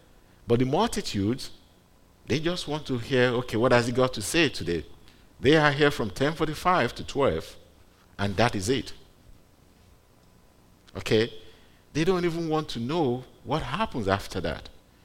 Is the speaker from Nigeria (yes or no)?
yes; Nigeria; my background growing up in Nigeria, growing up in a Pentecostal church, that's where I got saved.